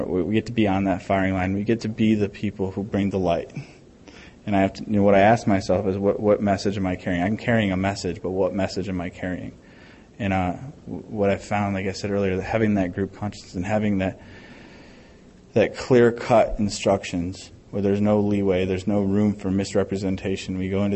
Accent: Michigan, United States; Yeah, you know, I'm from Michigan, so I could really care less about the SEC.

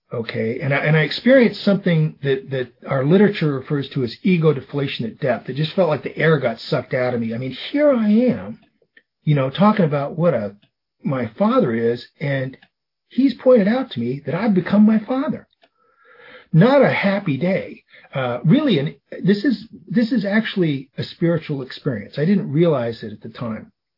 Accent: Las Vegas, Nevada, United States; I grew up in Las Vegas, Nevada.

